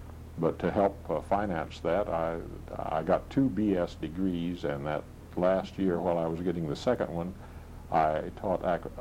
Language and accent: English; Weldon, Illinois, United States; I grew up in Weldon on a farm to start with.